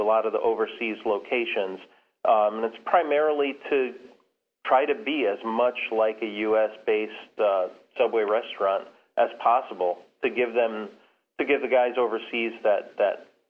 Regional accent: Milford, Connecticut, United States; When I was a high school kid, I grew up here in Milford.

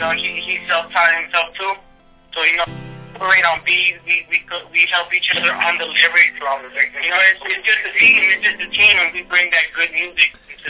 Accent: Little Rock, Arkansas, United States; we come from Little Rock, where the music scene is not really popping a lot.

